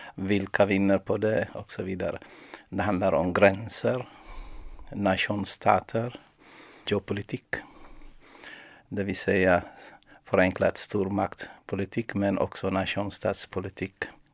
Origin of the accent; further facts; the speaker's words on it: Ethiopia; moved away as an adult; now in Sweden; Jag har bott i Sverige i 26 år nu. Och jag kom som flykting från Etiopien.